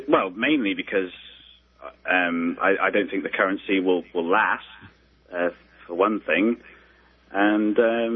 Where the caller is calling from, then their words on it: United Kingdom; I'm obviously calling from the United Kingdom.